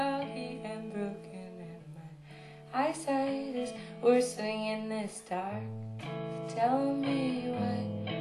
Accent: Moncton, New Brunswick, Canada; Well, the way we grew up saying it in Moncton was Dweron.

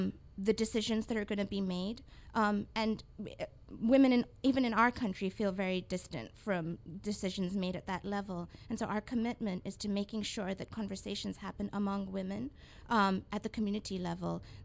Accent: India; I've, as an Indian woman, as a part of Women for Afghan Women, have been learning how a feminist who is not Afghan can support the Afghan women's struggle.

